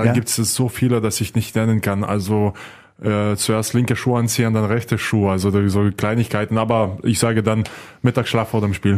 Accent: Lithuania; German is a second language; also born or lived in Germany; ich bin da in Deutschland geboren. Aber zwar dann, als ich ganz klein war, noch zurück nach Litauen gezogen. Weil wir wollten, dass ich als Litau aufwachse.

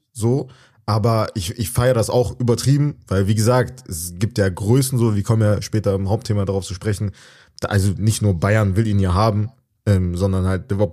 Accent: Tunisia; weil ich komme aus Tunesien

